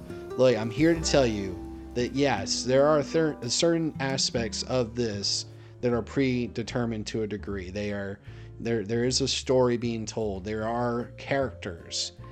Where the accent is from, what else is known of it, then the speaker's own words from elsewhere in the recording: Alabama, United States; also born or lived in Maine; those who know me know that I was born in Maine, and I moved down here when I was like in fourth grade into the Southeast, into specifically Alabama.